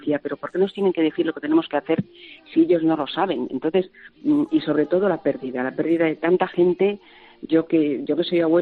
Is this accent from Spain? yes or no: yes; Seville, Andalusia, Spain; also born or lived in Madrid; Yo me crié en el sur, me crié en Sevilla, aunque nací en Madrid, en el barrio de Chamberí, nada menos